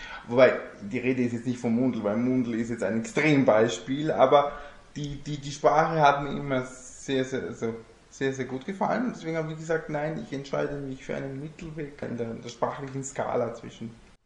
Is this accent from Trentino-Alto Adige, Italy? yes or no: no; Rome, Lazio, Italy; German is a second language; Ich war 3 Jahre alt, wie ich angefangen habe, Deutsch zu sprechen. Und deswegen bin ich immer so zwischen zwei Identitäten gependelt, im Sinne von, bin ich jetzt Deutscher oder bin ich jetzt Italiener?